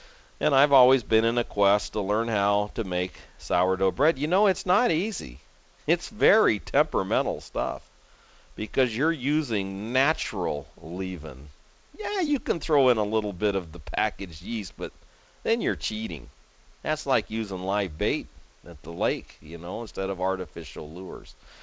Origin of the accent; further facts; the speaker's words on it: West Coast, United States; I live on the West Coast. I grew up on the West Coast.